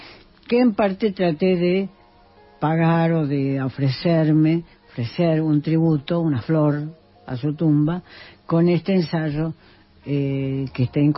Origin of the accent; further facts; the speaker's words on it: Argentina; un historiador de la cultura, como soy yo, para un argentino.